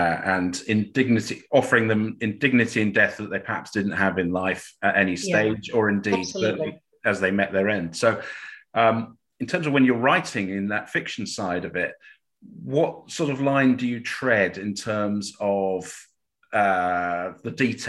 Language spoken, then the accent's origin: English; Cambridge, East of England, United Kingdom; when I was a kid, in fact, I'm from Cambridge. We had Cambridge Christmas lectures laid on by the university, which were pretty wonderful.